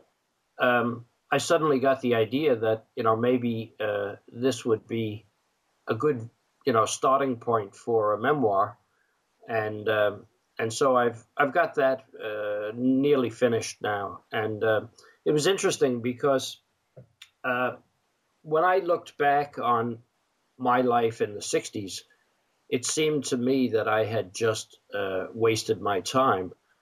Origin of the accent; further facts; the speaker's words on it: Queens, New York, United States; Then I revisited my hometown in Queens, New York. You know, there are five boroughs in New York, and Queens is one of them.